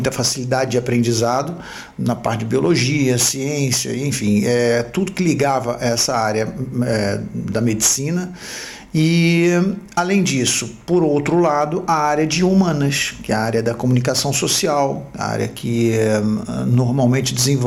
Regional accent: Brazil; moved away as an adult; now in Portugal; sou brasileiro, nascido e criado no Brasil, vivi até os 20 e poucos anos no Brasil, me formei lá como cirurgião dentista e depois vim para Portugal, onde estou já vivendo há 30 anos.

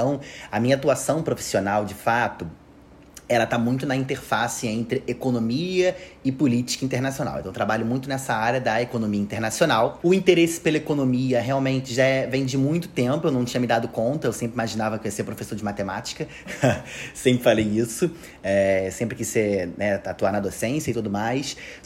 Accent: Rio de Janeiro, Brazil; Eu sou carioca da Gema, né? Rio de Janeiro, praia, enfim, moro em Copacabana

